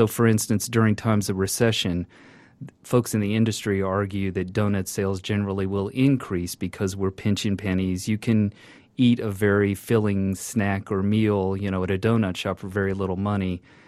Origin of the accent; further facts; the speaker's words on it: Southern United States, United States; now in Indianapolis, United States; as a Southerner.